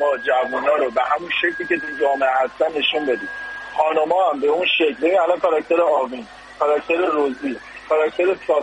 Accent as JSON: {"language": "Persian", "town": "Tehran", "region": "Tehran Province", "country": "Iran", "tie": "born or raised there", "said": "من خودم تو اکباتان نوجوانی بزرگ شدم، تو اکباتان همه این آن کاراکتر ها دیدم،"}